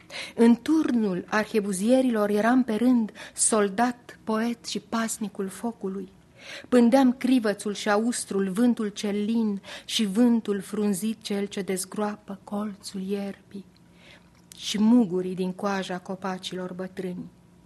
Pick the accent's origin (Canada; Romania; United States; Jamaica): Romania; Sibiu, Sibiu County; So I'll start with my hometown city, Sibiu, which is a Transylvanian old burg from the 13th century, and where I spent my my childhood.